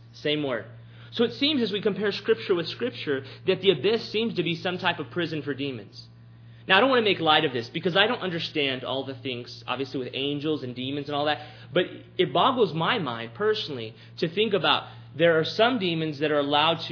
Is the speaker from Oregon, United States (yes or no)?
no; Texas, United States; when I was growing up in South Texas, there were these little bugs that made noise in the summer that we called locusts